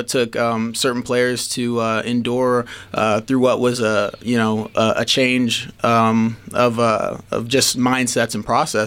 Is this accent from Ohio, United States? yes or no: no; Midland, Texas, United States; born or raised there